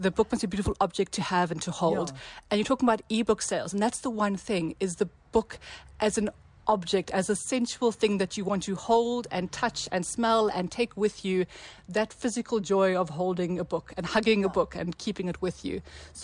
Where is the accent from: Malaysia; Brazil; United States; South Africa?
South Africa; So I grew up in Crofernet, small town.